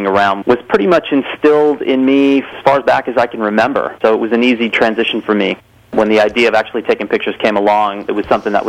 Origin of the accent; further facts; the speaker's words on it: Wyoming, United States; Well, basically, I started out as a country boy. I was raised in Indiana, Wyoming, in the country